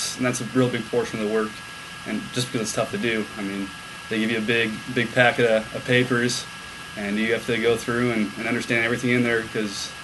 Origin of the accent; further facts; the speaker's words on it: Calgary, Alberta, Canada; now in United States; Well, I'm originally from Calgary, Alberta.